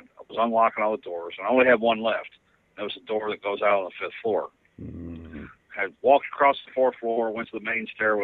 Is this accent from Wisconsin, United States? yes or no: no; Valley Station, Kentucky, United States; I probably needed stitches, but, you know, I'm from Valley Station, and I had 300 people outside.